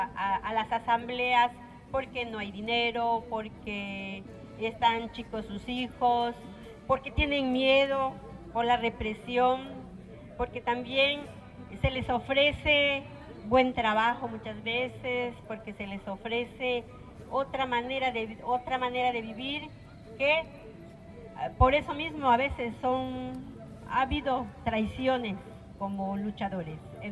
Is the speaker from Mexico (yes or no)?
yes; Tzitbalché, Campeche, Mexico; siendo de este pueblo de Tzitbalché, orgullosamente originarios mayas, me da mucho gusto hablarle a mi pueblo